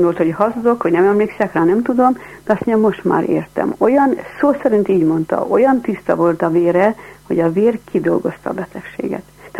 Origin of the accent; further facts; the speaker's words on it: Mezőberény, Békés, Hungary; born there; Hetedik gyermeke vagyok a szüleimnek, és édesanyám áldott állapotban volt velem, amikor Erdélyből átjöttek Békés megyébe Mezőverénybe lakni. Én decemberben születtem meg, 1941-ben